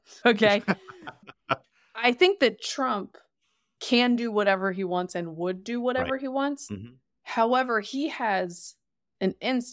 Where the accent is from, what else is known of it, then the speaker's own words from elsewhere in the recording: the South, United States; And I say hillbilly with love because I'm from the South.